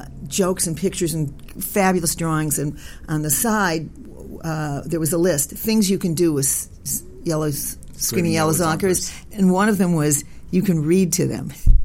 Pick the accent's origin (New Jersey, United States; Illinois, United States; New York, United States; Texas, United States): Illinois, United States; Chicago; now in Los Angeles, United States; I grew up in Chicago, and I started classes at Second City.